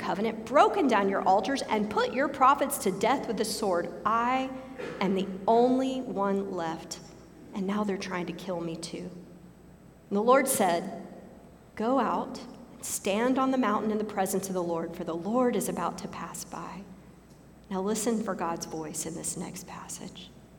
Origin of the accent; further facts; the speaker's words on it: Houston, Texas, United States; I grew up on the Texas Gulf Coast in the Houston area, and I lived in that area the year that Hurricane Katrina hit New Orleans.